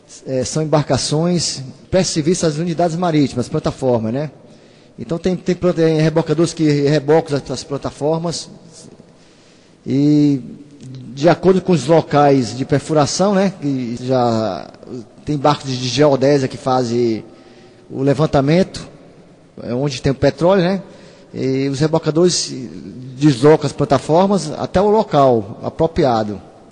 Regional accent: Fortaleza, Ceará, Brazil; sou aqui de Fortaleza, tenho 45 anos, sou casado e moro na cidade dos funcionários.

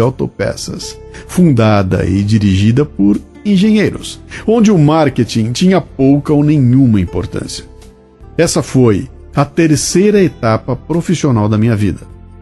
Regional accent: Bauru, São Paulo, Brazil; Comecei a trabalhar aos 15 anos de idade como revisor no jornal Diário de Bauru em minha cidade natal, no interior de São Paulo.

